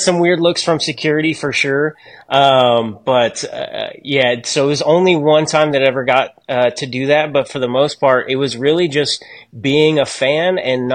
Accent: Dallas, Texas, United States; And I'm from Dallas, so playing for the Dallas Ice Jets was nice to be home for a year

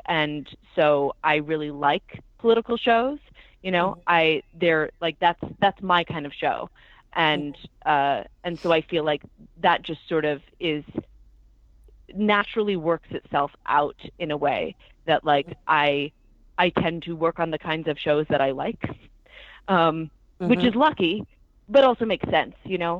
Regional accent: Philadelphia, Pennsylvania, United States; also born or lived in Boston, Massachusetts; I'm from Philadelphia originally, and so it's always Phillies first. But I lived in Boston for 7 years

